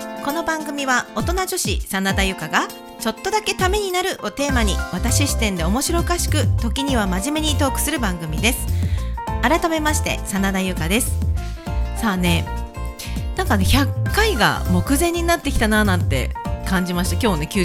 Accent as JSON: {"language": "Japanese", "town": "Ueda", "region": "Nagano", "country": "Japan", "said": "私がね、長野県上田市出身だからっていうわけではなくて"}